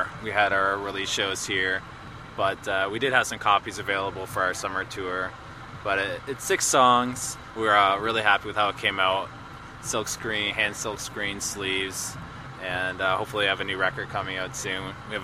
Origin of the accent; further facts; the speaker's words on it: Chatham, Ontario, Canada; I mean, we're all from Chatham. Well, minus Chris. But then Chatham became Chatham Township, or Chatham Kent.